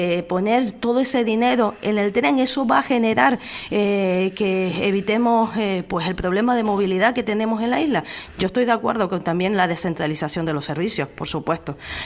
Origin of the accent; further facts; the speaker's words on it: Los Silos, Canary Islands, Spain; Yo soy del norte, soy de Los Silos y voy todos los días a Santa Cruz a trabajar